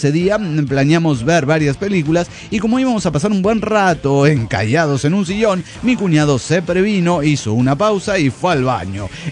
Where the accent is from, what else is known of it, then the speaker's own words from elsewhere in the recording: Durango, Mexico; now in Fresnillo, Mexico; Bueno, yo soy de Durango y tengo que ir a ver a mis hijas los fines de semana, desde Fresnillo hasta Durango.